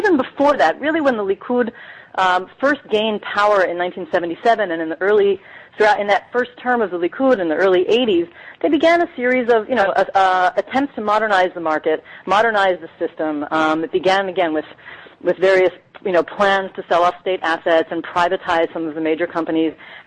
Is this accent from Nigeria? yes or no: no; Tel Aviv, Tel Aviv District, Israel; I live with them. I'm from Tel Aviv.